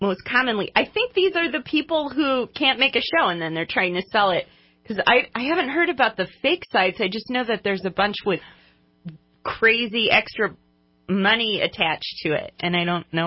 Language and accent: English; Houston, Texas, United States; I'm from Houston, very flat, but I've always loved the arts